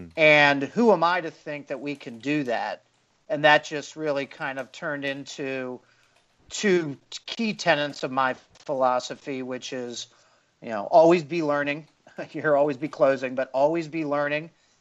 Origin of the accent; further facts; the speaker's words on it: Cincinnati, Ohio, United States; I'm a people person, born and raised in the Midwest, Cincinnati, Ohio